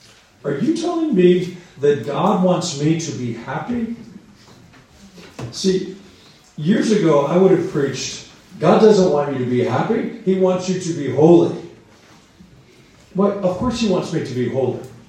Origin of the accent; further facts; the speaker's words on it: the West, United States; I grew up in the West, you know, where the cowboys in America used to live.